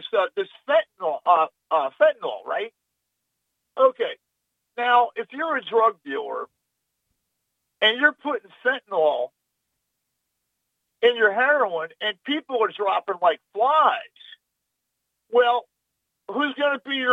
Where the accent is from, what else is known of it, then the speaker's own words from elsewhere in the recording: New Jersey, United States; And originally I'm from New Jersey. I was a narcotics and vice cop there for a good number of years.